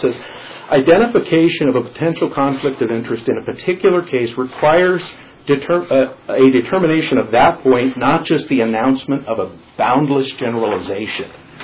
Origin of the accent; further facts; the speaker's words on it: Nyssa, Oregon, United States; you know that I'm from Nissa, Oregon. And population 3,179, just in case you were curious. Farthest eastmost city in the state of Oregon.